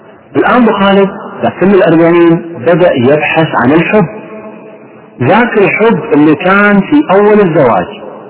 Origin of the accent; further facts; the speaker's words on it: Kuwait; عندنا في الكويت